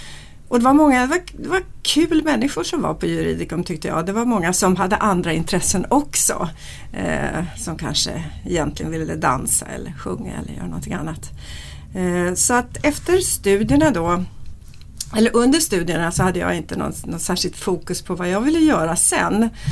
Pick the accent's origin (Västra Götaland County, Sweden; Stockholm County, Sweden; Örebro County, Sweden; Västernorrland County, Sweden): Stockholm County, Sweden; Stockholm; jag är född i Stockholm eller utanför Stockholm, jag gick i skola här, jag gick i musikklasserna.